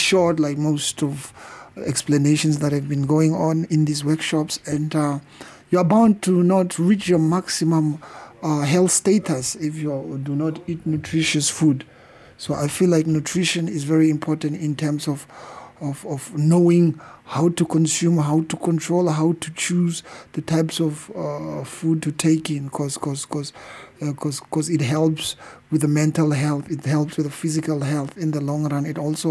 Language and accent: English; Omaheke, Namibia; I am from Omaheke region and I am a media freelancer currently based here.